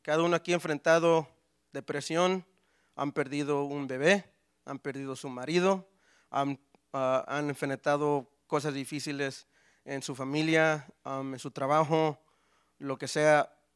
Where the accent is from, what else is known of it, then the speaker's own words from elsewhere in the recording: Harrisonburg, Virginia, United States; yo soy de Harrisonburg y aquí nací, es mi testimonio